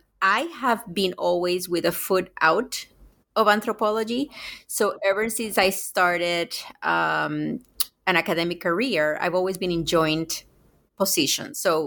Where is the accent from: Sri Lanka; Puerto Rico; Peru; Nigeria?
Puerto Rico; why I grew up in Puerto Rico thinking of Puerto Rican nationalism as something so incredibly positive